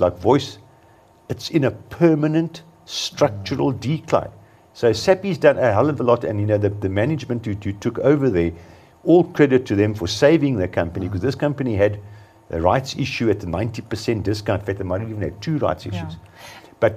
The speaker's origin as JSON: {"language": "English", "country": "South Africa", "tie": "born or raised there", "said": "maybe it's just growing up in South Africa"}